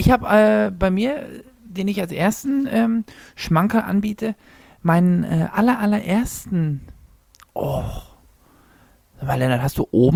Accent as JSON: {"language": "German", "town": "Zahna", "region": "Saxony-Anhalt", "country": "Germany", "tie": "born there", "said": "ich komme gebürtig aus Zahna, und in Zahna gab es gar nicht so viel."}